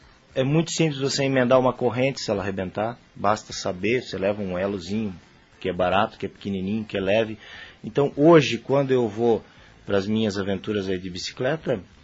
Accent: Joinville, Santa Catarina, Brazil; para mim que sou de Joinville

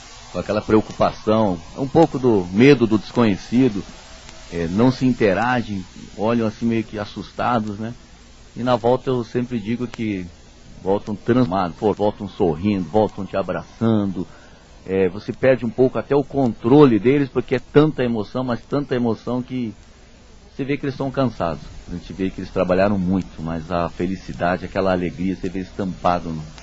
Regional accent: Curitiba, Paraná, Brazil; sou de Curitiba, então não conhecia essa área

